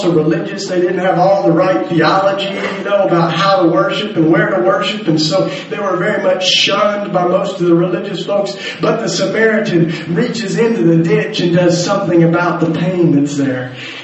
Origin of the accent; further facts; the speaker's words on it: United States; so I shouldn't have long hair because I know I'm American.